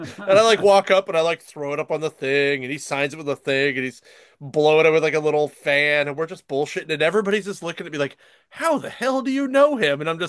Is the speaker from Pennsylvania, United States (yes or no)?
yes; Latrobe, Pennsylvania, United States; where I'm from Latrobe, Pennsylvania, and Latrobe is known for three things. Arnie Palmer is the birthplace of Arnie Palmer, the golfer. It's the birthplace of Mr. Rogers, and the Pittsburgh Steelers have their summer training camp here every year.